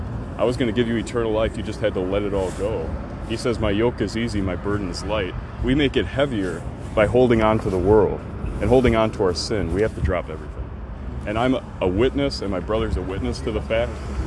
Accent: Wisconsin, United States; moved away; I moved states. I'm from Wisconsin.

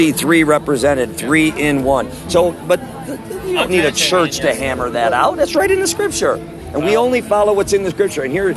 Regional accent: Wisconsin, United States; we're in Missouri, I'm from Wisconsin.

